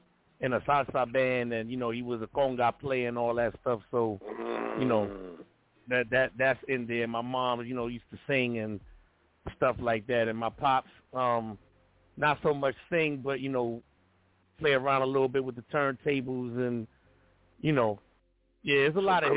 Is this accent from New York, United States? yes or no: yes; Bronx, New York, United States; So even though I'm from the Bronx, or we be from the Bronx, my squad, you know, our goal was to make sure everybody in every other borough would see us.